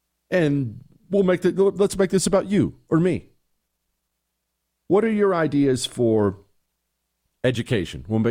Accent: Ohio, United States; And I love the Browns. I'm from Ohio.

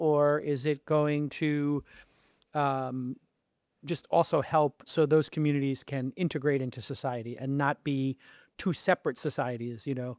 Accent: Brooklyn, New York, United States; Where I grew up in Brooklyn, you have enclaves, like little areas, and there's a Chinatown in Brooklyn and Manhattan

